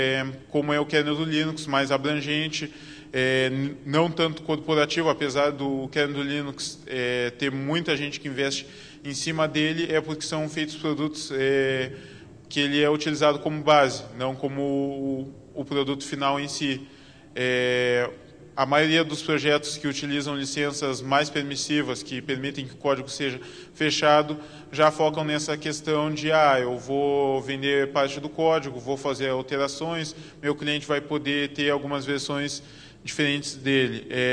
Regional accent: Brazil; Ainda mais conhecendo que a gente, como bom brasileiro, sempre deixa para a última hora.

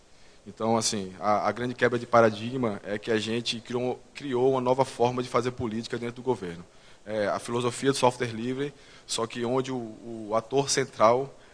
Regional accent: Recife, Pernambuco, Brazil; Eu sou recifense, então estar aqui numa terra tão distante e tão fria é um prazer.

